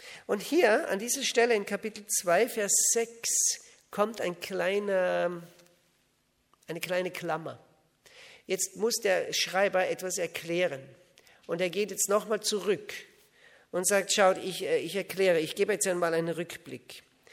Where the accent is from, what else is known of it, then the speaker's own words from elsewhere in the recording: Austria; bei uns in Österreich, wo ich aufgewachsen bin, da waren wir die erste Generation. Das heißt, unsere Eltern waren nicht gläubig. Wir kamen direkt zum Glauben